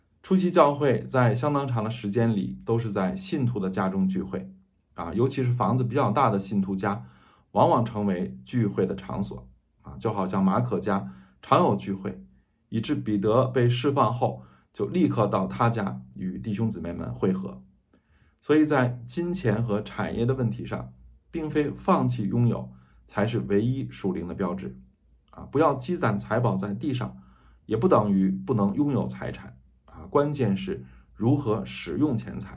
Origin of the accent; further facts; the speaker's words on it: China; 春节是我们中国人最看重的节日